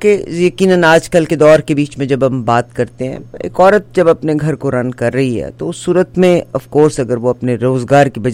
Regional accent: Pakistan; میں پاکستان سے تعلق رکھتی ہوں.

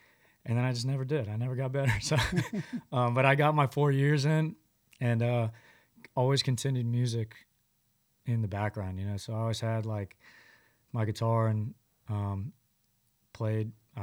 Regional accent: Florida, United States; And so that's why I grew up in Florida.

